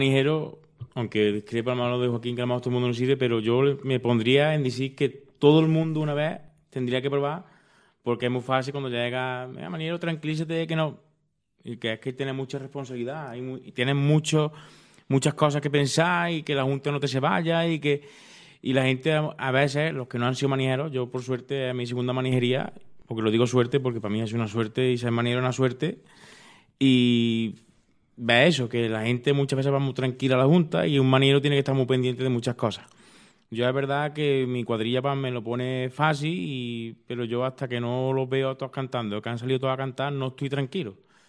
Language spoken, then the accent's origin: Spanish; Lucena, Andalusia, Spain; para mí es un orgullo ser manijero, sobre todo de mi pueblo de Lucena